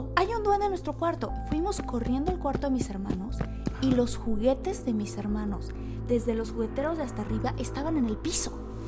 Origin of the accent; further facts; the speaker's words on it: Villahermosa, Tabasco, Mexico; entre las historias que tengo que contar, una de ellas es que yo crecí en Villahermosa. Y en Tabasco, en la selva